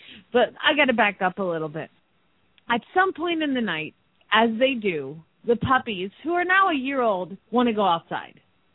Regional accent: Phoenix, Arizona, United States; from Phoenix, Arizona.

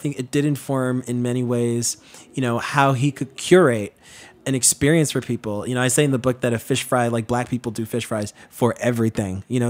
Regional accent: Queens, New York, United States; There were days where growing up in Queens where we would have visitors from all around the world, just literally in our apartment

